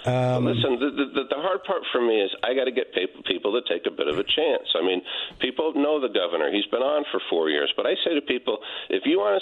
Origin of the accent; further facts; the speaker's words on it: New Haven, Connecticut, United States; I grew up in New Haven. I got three kids.